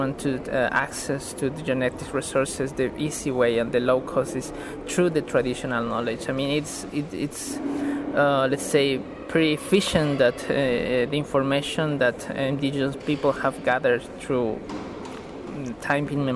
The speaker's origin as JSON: {"language": "English", "country": "Bolivia", "said": "from Bolivia and representing here"}